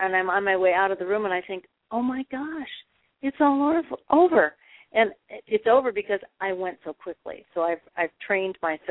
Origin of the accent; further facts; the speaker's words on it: Crystal Lake, Illinois, United States; Yeah, my mom was an actress, and my folks had a theater in my hometown of Crystal Lake, Illinois.